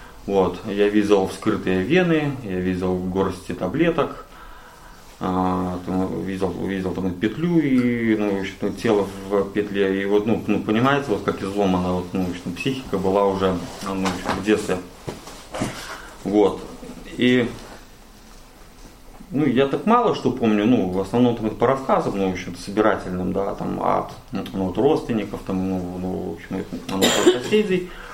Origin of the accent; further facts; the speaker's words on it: Minsk, Belarus; moved away; Для тех, кто не знает, я белорус, город Минск. Ну, я там жил. Еще полтора месяца тому назад.